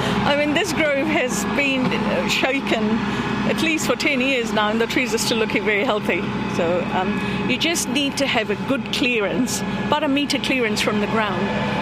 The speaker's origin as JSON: {"language": "English", "country": "India", "said": "You know, I'm Indian. I've grown up on mustard and soya and fenugreek"}